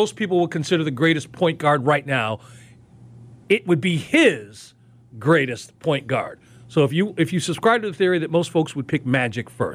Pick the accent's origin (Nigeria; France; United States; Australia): United States; Chicago, Illinois; When I first moved here, and I got to look at, because I grew up in Chicago